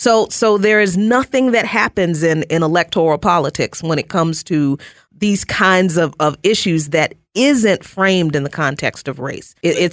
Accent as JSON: {"language": "English", "region": "the South", "country": "United States", "said": "in the South, because I'm from the South."}